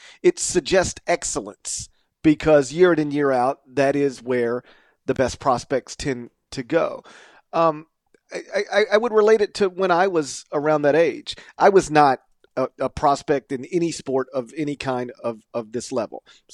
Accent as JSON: {"language": "English", "region": "Mississippi", "country": "United States", "tie": "born or raised there", "said": "And I grew up in North Mississippi, a suburb of Memphis, and I was the only Mississippi school soccer."}